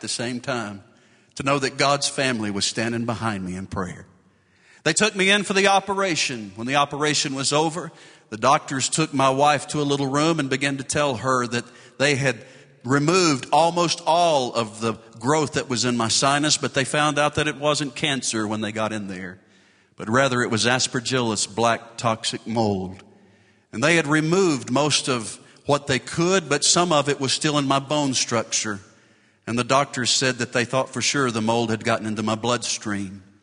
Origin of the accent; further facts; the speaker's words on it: Boone, North Carolina, United States; you know right quickly that I'm originally from Boone when I say hollered for my wife.